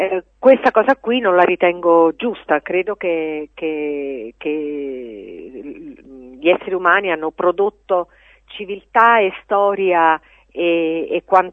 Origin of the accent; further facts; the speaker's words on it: Naples, Campania, Italy; raccontando storie legate a Napoli, alla mia terra